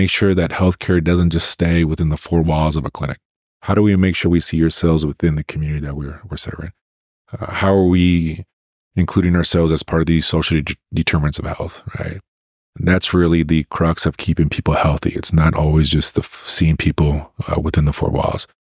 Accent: Sparks, Nevada, United States; so at Sparks High, I was a kid, you know, I grew up on Greenbrae, right there, Greenbrae and Sullivan.

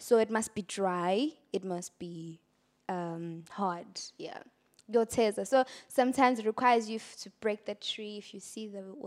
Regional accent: Emandeni, KwaZulu-Natal, South Africa; Yeah, I'm from Emandeni, the north coast of KZN.

